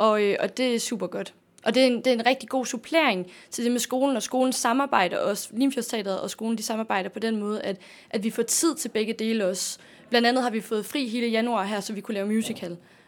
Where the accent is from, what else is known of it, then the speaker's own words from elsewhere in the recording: Ebeltoft, Central Denmark Region, Denmark; also born or lived in Skive; jeg kommer oprindeligt fra Ebeltoft, hvor jeg er vokset op og så videre, og så har jeg boet i Skive et par år, og gået på efterskole et par år, og så er jeg flyttet herop til nu.